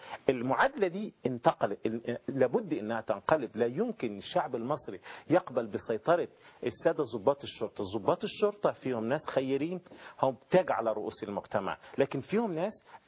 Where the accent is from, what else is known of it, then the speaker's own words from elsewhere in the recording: Egypt; لما عرفوا أن أنا مصري